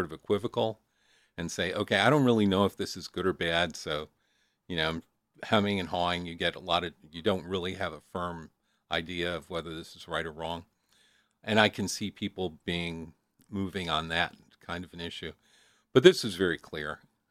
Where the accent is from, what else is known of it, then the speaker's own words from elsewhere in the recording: Chicago, Illinois, United States; I grew up in Chicago in a community called East Rogers Park. We were poor when I was growing up, but I don't think I was aware we were poor.